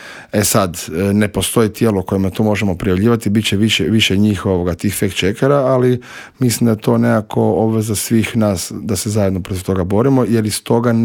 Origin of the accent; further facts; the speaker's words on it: Croatia; s ponosom reći da danas industrija kod nas u Hrvatskoj i uz udrugu imamo i novi etički kodeks